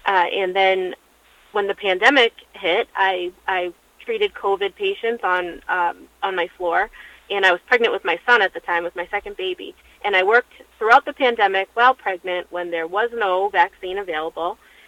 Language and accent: English; Lynn, Massachusetts, United States; now in Peabody, United States; Born and raised in Lynn, I graduated from Lynn Public Schools, but then I later moved to Peabody